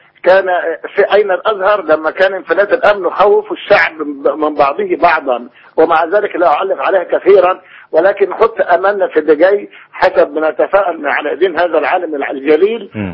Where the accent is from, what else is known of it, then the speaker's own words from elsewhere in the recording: Egypt; من حقي كمصري أحب بلدي